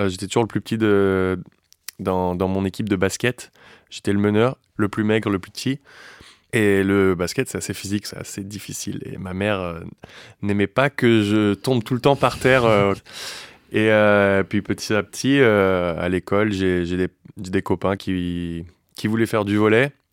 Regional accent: Warsaw, Masovian Voivodeship, Poland; elle est en Pologne, chez moi, à Varsovie, à côté de mon lit.

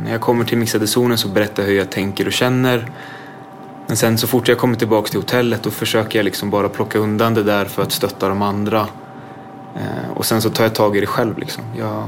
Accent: Fittja, Stockholm County, Sweden; när jag växte upp ute i Fittja då.

